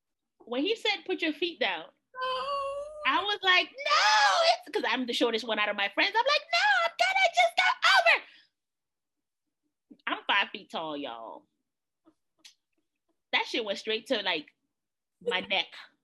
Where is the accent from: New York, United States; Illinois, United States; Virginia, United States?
New York, United States; New York City; We're from New York City. We can't swim, right?